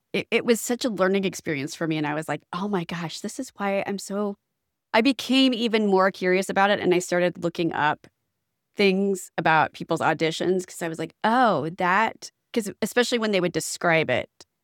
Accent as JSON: {"language": "English", "region": "Midwest", "country": "United States", "tie": "born or raised there", "said": "I growing up in the Midwest, like, you know, you heard about actors, but, like, my exposure to actors was watching TV and through the movies."}